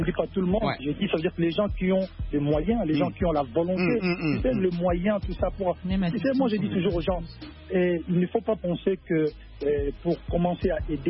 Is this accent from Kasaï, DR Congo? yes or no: no; Kinshasa, DR Congo; now in France; Moi, j'ai grandi à Kinshasa, même si je suis venu en France. Je faisais des allers-retours jeunes